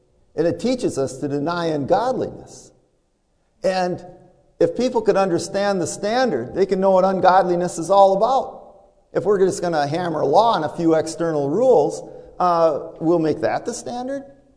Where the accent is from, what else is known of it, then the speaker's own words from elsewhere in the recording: Minnesota, United States; This is, I'm from the Iron Range. This is a wood pile sitting outside my house.